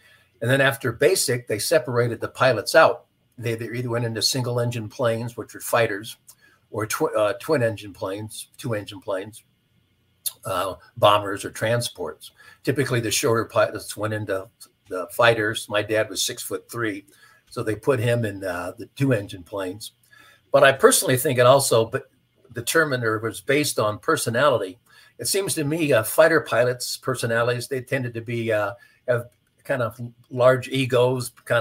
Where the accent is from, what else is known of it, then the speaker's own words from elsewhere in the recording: Pasadena, California, United States; My mother was born and raised in Pasadena, California, as was I.